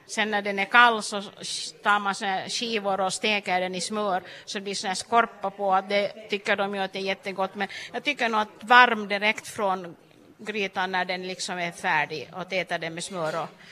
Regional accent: Loviisa, Uusimaa, Finland; Och jag är från Lovisa, jag har liksom lärt mig här det.

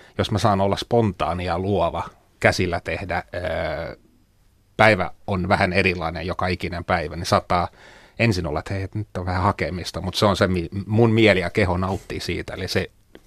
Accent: Sipoo, Uusimaa, Finland; Mä oon Sipoosta kotoisin

